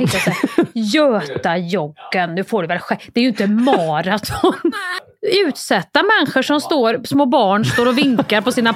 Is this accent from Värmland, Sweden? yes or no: yes; Värmland, Sweden; accent: Värmland; då automatiskt så sålar jag också bort min värmländska